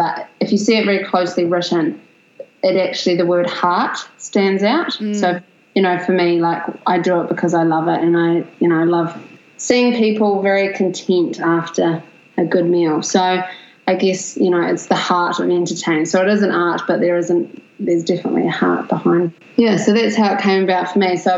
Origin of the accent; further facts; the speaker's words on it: New Zealand; now in Melbourne, Australia; because I moved down from New Zealand, actually.